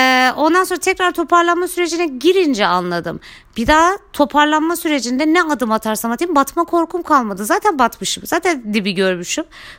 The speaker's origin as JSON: {"language": "Turkish", "region": "Gaziantep", "country": "Turkey", "said": "Ben Gaziantep'liyim bu arada arkadaşlar."}